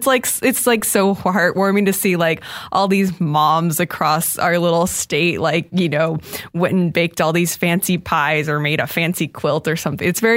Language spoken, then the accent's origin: English; Iowa, United States; Well, see, I grew up in Iowa where like the state fair in Iowa was like the musical state fair is based on that state fair.